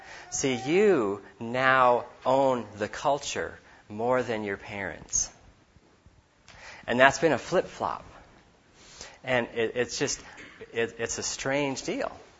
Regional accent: Bozeman, Montana, United States; When I was raised in Bozeman, Montana, we would go to the grocery store, and we went to the Disciples of Christ Church. But everybody we knew in town was white.

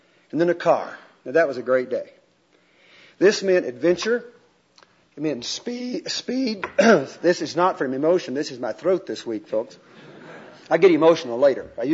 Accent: Fort Worth, Texas, United States; modest or low-income home on the outskirts of Fort Worth, Texas. You saw downstairs Fort Worth. That's my hometown.

